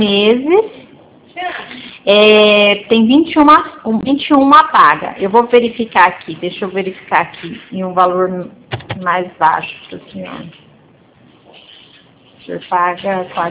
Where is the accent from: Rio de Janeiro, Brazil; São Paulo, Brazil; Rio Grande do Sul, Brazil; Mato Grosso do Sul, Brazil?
São Paulo, Brazil; nós somos do interior da região de Presidente Prudente.